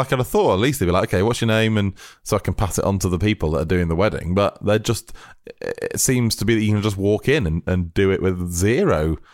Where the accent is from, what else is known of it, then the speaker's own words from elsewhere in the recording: United Kingdom; We're sorry. We are British fools.